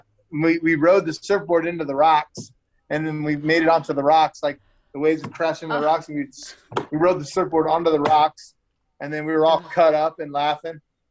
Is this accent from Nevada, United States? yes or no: yes; Las Vegas, Nevada, United States; The world doesn't know about tipping, but I'm from Vegas and that's what we live on.